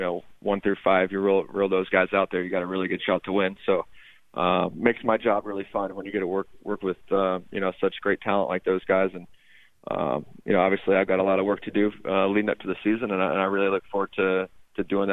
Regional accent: Indiana, United States; I grew up in the Midwest, like you said, growing up in Indiana

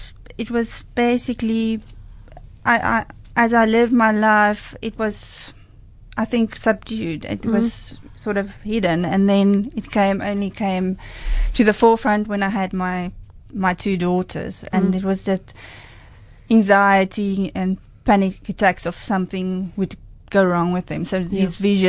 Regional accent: Stellenbosch, Western Cape, South Africa; I was interested in wine growing up in Stellenbosch

